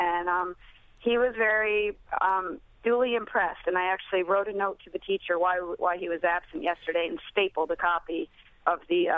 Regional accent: New York, United States; although I'm a New Yorker, upstate New Yorker, not in the need of New Jersey.

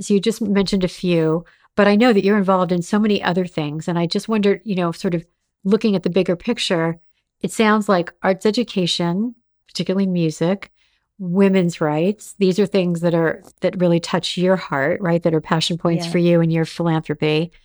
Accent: Los Angeles, California, United States; So growing up in Los Angeles, we went to the opera.

